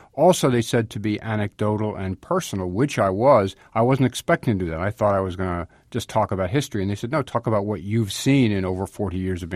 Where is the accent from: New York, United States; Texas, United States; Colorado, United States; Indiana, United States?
New York, United States; I am a New Yorker. And we did have three teams when I was growing up, and we have two now.